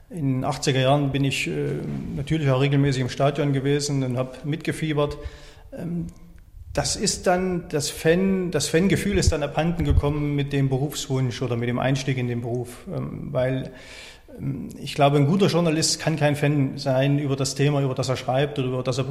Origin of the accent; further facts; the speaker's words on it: Erfurt, Thuringia, Germany; Ich komme aus Erfurt, bin gebürtiger Erfurter, habe am Rand von Erfurt in Büsleben mein Zuhause